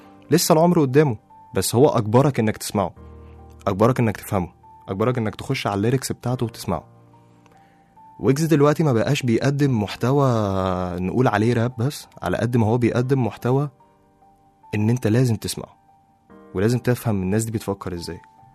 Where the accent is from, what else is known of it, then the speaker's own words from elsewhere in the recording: Egypt; أنا عن نفسي كواحد مصري بيلعب كورة خايف